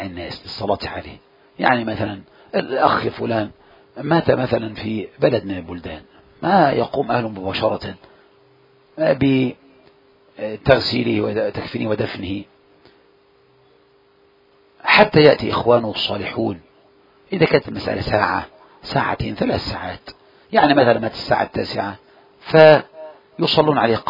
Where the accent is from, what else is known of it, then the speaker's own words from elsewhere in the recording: Egypt; إذا سلم واحدة هاج الناس عليه لانتشار التسليمتين كما عندنا في مصر